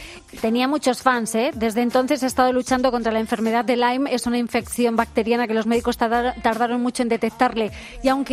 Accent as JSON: {"language": "Spanish", "region": "Castilla-La Mancha", "country": "Spain", "said": "Soy de La Mancha."}